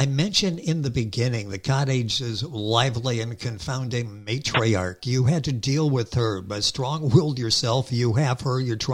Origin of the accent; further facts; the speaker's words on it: Midwest, United States; Growing up in the Midwest, boy, there was this definite distinction